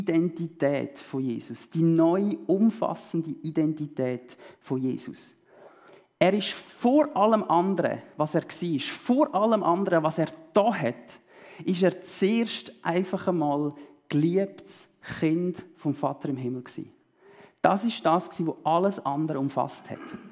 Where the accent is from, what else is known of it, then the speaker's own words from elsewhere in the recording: Switzerland; dass ich sage, ich bin Schweizer